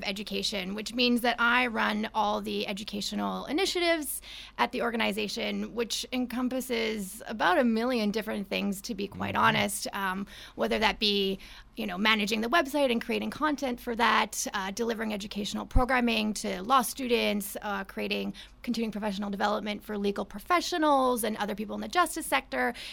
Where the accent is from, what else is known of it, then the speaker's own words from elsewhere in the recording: Montreal, Quebec, Canada; now in Toronto, Canada; I'm actually from Montreal and moved to Toronto about 6 years ago.